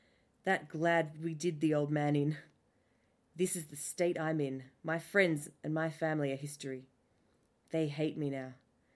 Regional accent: Australia; accent: Australian; moved away; I left in 2012 and did a little bit of travelling around the world. So possibly if you think that my accent isn't typically Australian or, you know, that kind of what you would expect, it probably is because it has influences from a whole range of other places.

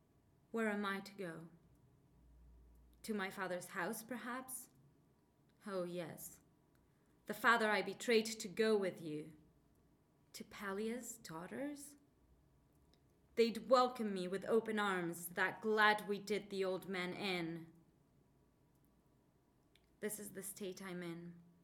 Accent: Mexico; English is a second language; moved away as an adult; also born or lived in Canada; I am from Mexico. I am 26 years old, and I was born and raised in Mexico, close to the Pacific Ocean side in the West Coast.

